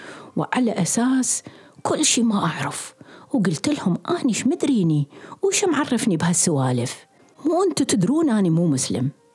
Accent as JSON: {"language": "Arabic", "town": "Suq ash-Shuyukh", "region": "Dhi Qar", "country": "Iraq", "tie": "born there", "said": "موقع عملي الأول صار في مسقط رأسي سوق الشيوخ، ودرست فيها 4 أشهر."}